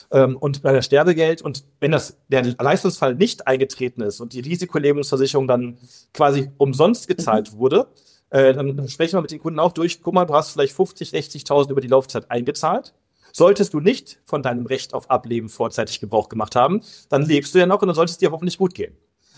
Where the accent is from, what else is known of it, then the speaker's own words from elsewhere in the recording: North Rhine-Westphalia, Germany; jetzt komme ich aus dem Rheinland, da sind wir alle mal ein bisschen lockerer mit der Zunge unterwegs